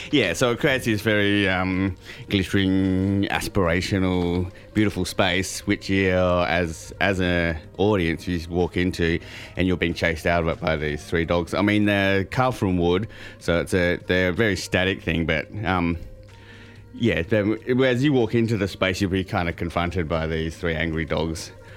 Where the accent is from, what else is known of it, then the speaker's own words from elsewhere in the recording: Perth, Western Australia, Australia; I grew up in Perth, but I always grew up in the city.